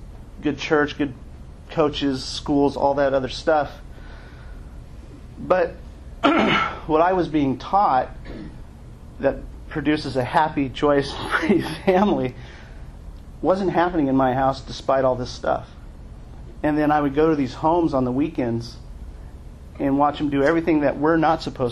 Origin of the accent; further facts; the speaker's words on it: Los Angeles, California, United States; I was raised on the Mexican side of my family in East LA for the first 5-6 years of my life.